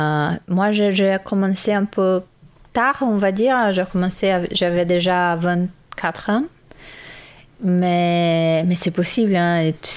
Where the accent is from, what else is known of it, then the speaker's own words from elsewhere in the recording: Brazil; French is a second language; Je suis brésilienne.